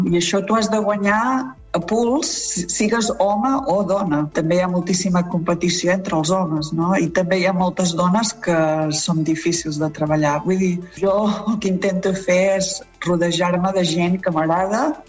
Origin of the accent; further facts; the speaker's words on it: Catalonia, Spain; now in United States; Jo dic que sóc catalana perquè és d'on sóc. Fa més anys que estic a Califòrnia que a Catalunya i per això m'estimo molt als Estats Units també, no?